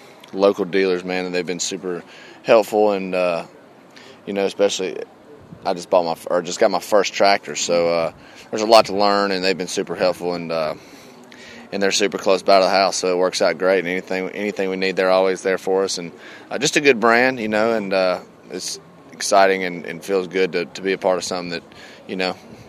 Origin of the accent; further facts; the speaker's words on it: Georgia, United States; moved away as an adult; also born or lived in Nashville; Yeah, man, I grew up in Georgia and moved to Nashville when I was 18 and lived there and went to college and kind of pursued songwriting